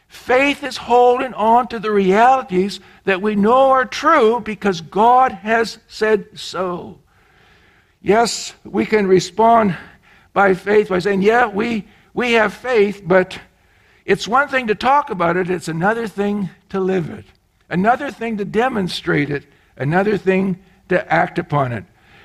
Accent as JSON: {"language": "English", "region": "Alberta", "country": "Canada", "tie": "born or raised there", "said": "I grew up in Alberta. We have experience about skating on the lake."}